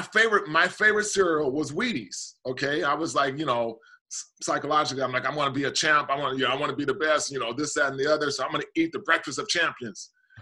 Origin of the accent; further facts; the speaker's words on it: Portland, Oregon, United States; growing up in Portland, Portland's a really small, and especially during my childhood days, a small town, not extremely diverse group.